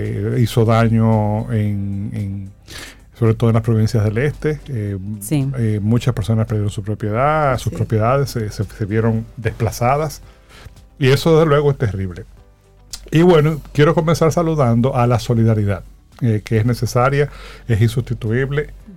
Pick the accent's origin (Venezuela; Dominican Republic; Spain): Dominican Republic; Nosotros como sociedad dominicana no lo concebimos así